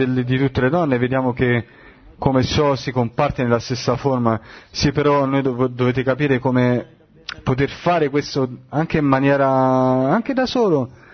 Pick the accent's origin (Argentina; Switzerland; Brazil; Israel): Israel; Rehovot, Central District; Io sono di Rehovot